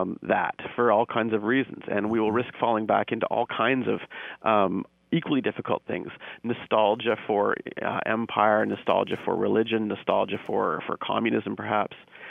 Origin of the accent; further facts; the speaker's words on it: Canada; I'm a Canadian sort of looking